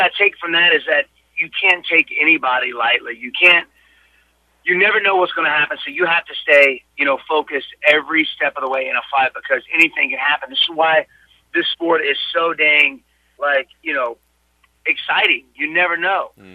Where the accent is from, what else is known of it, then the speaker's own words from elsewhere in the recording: Greenville, United States; It was so many people from Greenville there in my hometown.